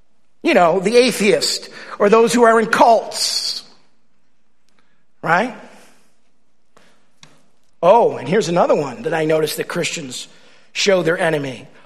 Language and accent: English; New York, United States; I am a New Yorker. I am also an Italian.